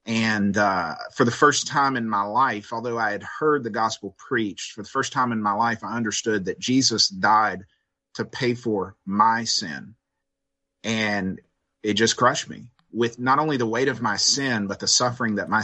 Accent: Alexandria, Louisiana, United States; now in Livingston, United States; And I am not originally from this part of Louisiana. I come from the Alexandria area, but the Lord called me to pastor First Baptist Livingston back in the beginning of 2022.

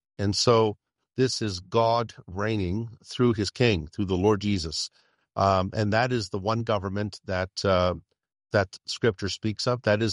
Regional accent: Canada; I speak as a Canadian in saying that.

